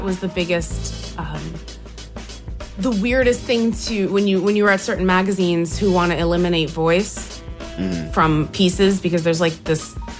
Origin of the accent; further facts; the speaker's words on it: New Jersey, United States; I'm from Jersey.